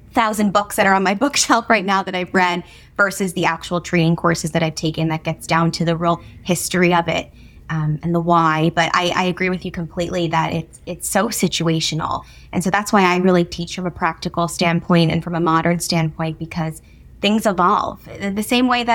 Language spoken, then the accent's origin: English; New Jersey, United States; now in New York City, United States; I grew up in New Jersey, so moving to New York City was not a big thing. I grew up under 40 miles outside of Manhattan.